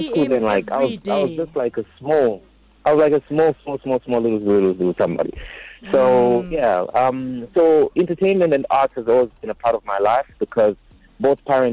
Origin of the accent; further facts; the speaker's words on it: Chipata, Eastern Province, Zambia; also born or lived in Kabwe, Zambia / Johannesburg, South Africa; So, anyways, I grew up in Chipata, moved around a bit, and went to a town called Kabwe. That's where I did my early high school.